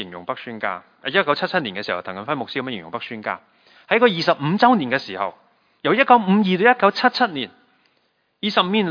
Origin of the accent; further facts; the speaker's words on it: Hong Kong; 对我们香港人来说